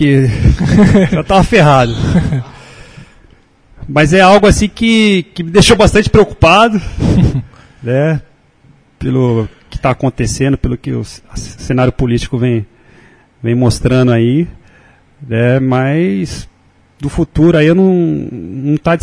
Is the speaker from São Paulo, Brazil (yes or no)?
yes; São Paulo, Brazil; now in Recife, Brazil; Eu sou de São Paulo, eu não sei se eu volto pra lá, né?